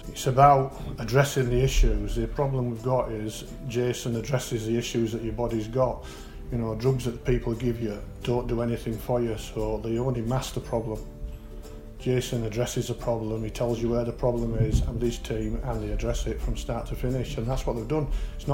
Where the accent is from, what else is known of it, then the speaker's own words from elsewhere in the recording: Harrogate, Yorkshire and the Humber, United Kingdom; I'm from Harrogate.